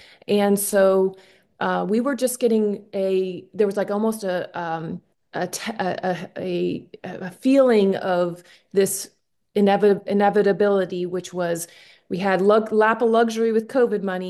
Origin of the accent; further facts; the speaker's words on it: Helvetia, West Virginia, United States; So I grew up here in Helvetia, which is served by Pickens School, and I was a student from around 89 to 2000 at Pickens School.